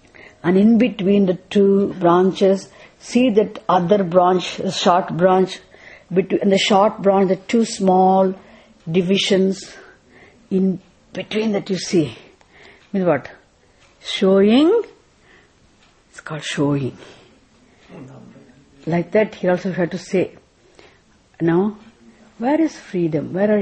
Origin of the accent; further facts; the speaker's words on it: India; See, before I came from India